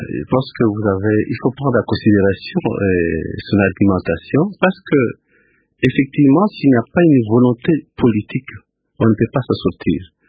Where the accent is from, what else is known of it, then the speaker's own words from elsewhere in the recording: Butembo, North Kivu, DR Congo; Moi, je viens de Boutembo.